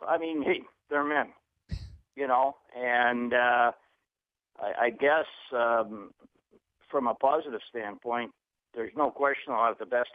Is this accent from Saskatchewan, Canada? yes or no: yes; Saskatoon, Saskatchewan, Canada; now in Las Vegas, United States; I never dreamt in my life growing up in Saskatoon I'd end up in Vegas.